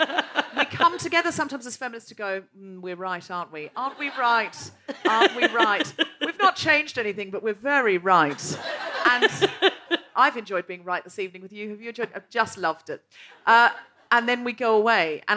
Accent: Gold Coast, Queensland, Australia; Excuse me, I'm from the Gold Coast.

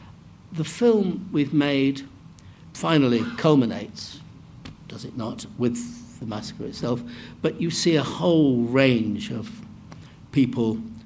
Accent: Manchester, North West England, United Kingdom; I grew up in Manchester, and many of us that did knew nothing about it.

